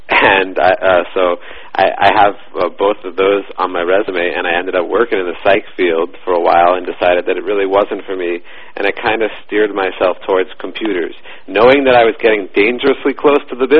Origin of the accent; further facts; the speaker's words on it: New York, United States; I'm 32 years old and born and raised in New York.